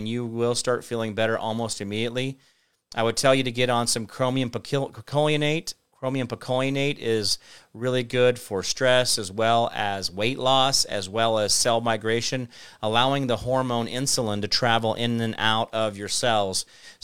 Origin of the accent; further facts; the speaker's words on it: United States; I'll get my American flag out. I do that because I'm American.